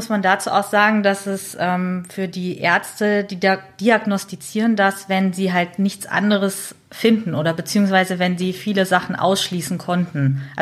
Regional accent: Hamburg, Germany; Ich bin 31 Jahre alt, komme, wie gesagt, aus Hamburg

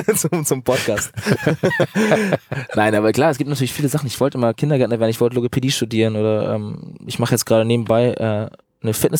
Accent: Northern Germany, Germany; Ich komme irgendwie aus dem Norden

